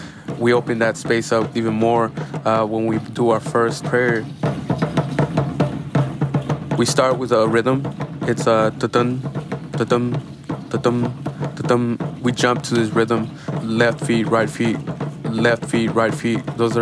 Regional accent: Oakland, California, United States; I grew up in Oakland. And so to capture a moment like this, I love Black culture because I grew up around Black culture.

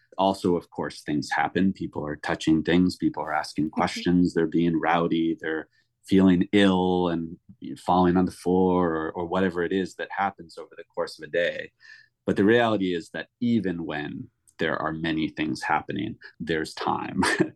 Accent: Chicago, Illinois, United States; But I grew up in a household where my mom loved art. I grew up in Chicago. We would go to the Art Institute of Chicago all the time.

